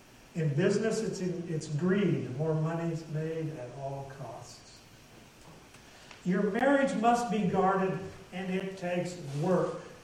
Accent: Colorado, United States; I grew up in Southern Colorado, an area of what was once considered the Old West, if you will. Cowboy, Indian type stuff, all that, the ranchers. I grew up in cattle country, farming and ranching in the valleys.

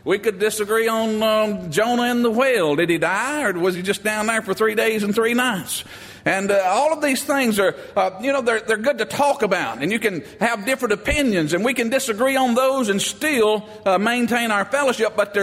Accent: Alabama, United States; Hey, I'm from Alabama. We got hackers up there, amen.

